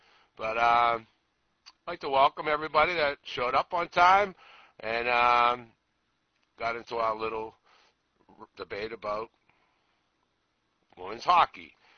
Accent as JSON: {"language": "English", "region": "New Jersey", "country": "United States", "said": "I'm from New Jersey."}